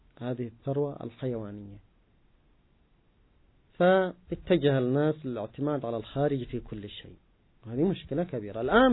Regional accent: Yemen; عندنا في اليمن في الأرياف

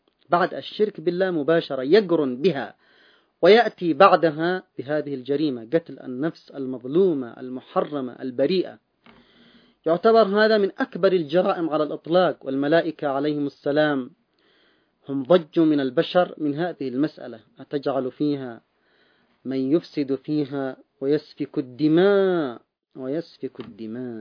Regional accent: Yemen; بلدنا اليمن

